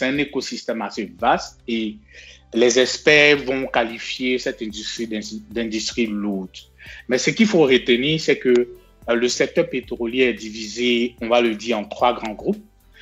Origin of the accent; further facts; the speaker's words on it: Jacqueville, Lagunes, Côte d’Ivoire; moi, je suis originaire de Jacques-Ville.